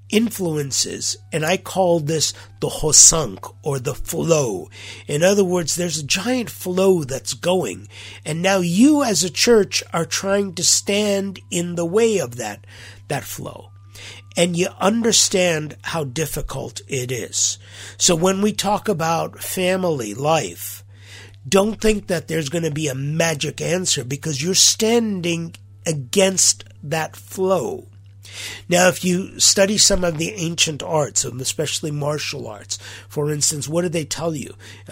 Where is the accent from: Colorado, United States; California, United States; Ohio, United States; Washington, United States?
California, United States; Los Angeles; I remember growing up in Los Angeles, in the public school systems, the worst that would happen to you at school, the worst case would be you might get into a fight